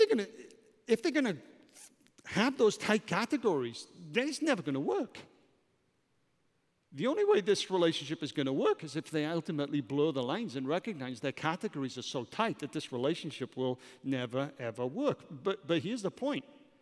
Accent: Wales, United Kingdom; But the reality is, what a lot of people don't understand is that I'm not English. I'm Welsh.

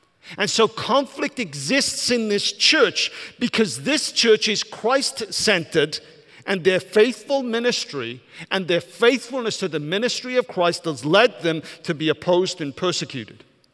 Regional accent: Wales, United Kingdom; So I'm a Welshman. Some people have heard this word, hoyl. It's a Welsh word

